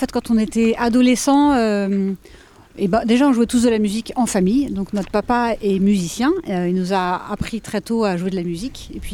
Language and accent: French; Cergy-Pontoise, Île-de-France, France; Alors, on est originaire... de la même famille déjà, vous aviez compris, d'une ville qui s'appelle Cergy-Pontoise, c'est à côté de Paris, de banlieue parisienne. Et aujourd'hui, on est tous un petit peu éparpillés dans la France, on a tous déménagé, donc entre le sud, l'ouest